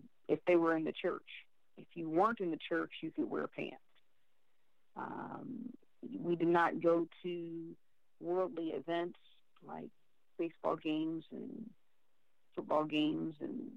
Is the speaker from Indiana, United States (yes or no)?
yes; Indianapolis, Indiana, United States; born there; Okay. I was born in Indianapolis, Indiana.